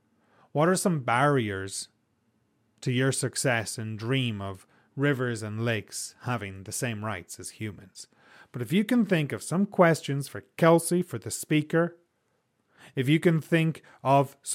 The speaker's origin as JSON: {"language": "English", "country": "Ireland", "said": "I try to think about places in my home country that could benefit from something like this. For instance, there's a river in Ireland called the Shannon."}